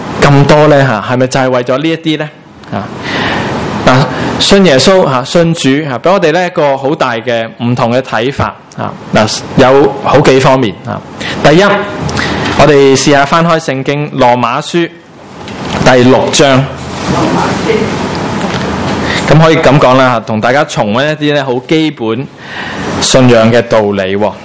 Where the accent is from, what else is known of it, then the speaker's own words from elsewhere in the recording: Hong Kong; 我们香港人呢很现实的